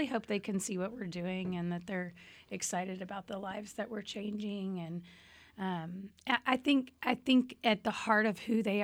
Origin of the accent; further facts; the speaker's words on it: Austin, Texas, United States; Well, I'm from Austin.